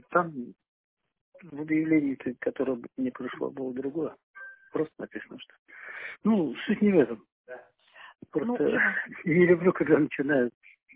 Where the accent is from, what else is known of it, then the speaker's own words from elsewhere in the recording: Krasnodar, Krasnodar Krai, Russia; Нет, я из Краснодара.